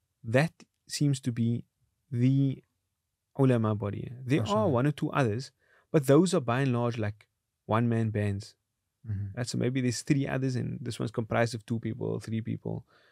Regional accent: South Africa; That not only do we as South African Muslims feel, you know, obviously we prefer our Muslim identity over South African identity.

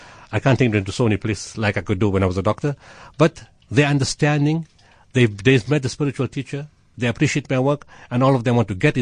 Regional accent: Potchefstroom, North West, South Africa; I go to Potchefstroom quite often. It's my hometown. My family is still there.

